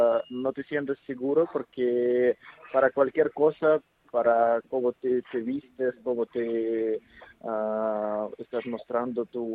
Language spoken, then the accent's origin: Spanish; Russia; now in Spain; Sí, es que soy de Rusia y en Rusia los homosexuales tienen que vivir dos vidas diferentes.